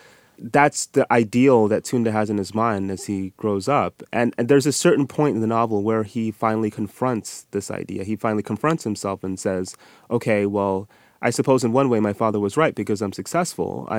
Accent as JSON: {"language": "English", "region": "Utah", "country": "United States", "tie": "born or raised there"}